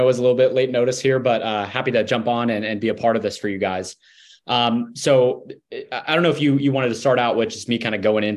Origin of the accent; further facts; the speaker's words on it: California, United States; now in San Diego, United States; I'm from the Bay Area, Northern California, made my way down to San Diego about 7-8 years ago.